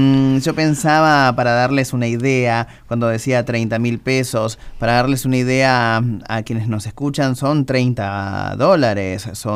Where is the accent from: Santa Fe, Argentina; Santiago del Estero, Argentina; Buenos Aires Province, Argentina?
Buenos Aires Province, Argentina; Santa Clara del Mar; yo que me crié en Santa Clara del Mar